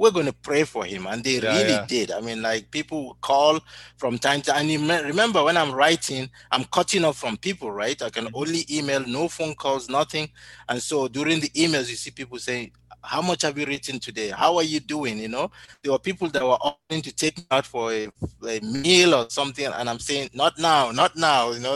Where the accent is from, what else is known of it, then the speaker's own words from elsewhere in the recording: Nigeria; now in Saskatoon, Canada; I'm from Nigeria.